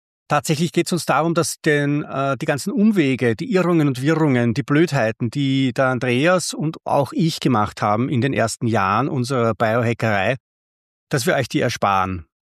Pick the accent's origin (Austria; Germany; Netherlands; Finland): Austria; dass ein rollendes R bei mir verloren gegangen wäre, noch dazu als Österreicher.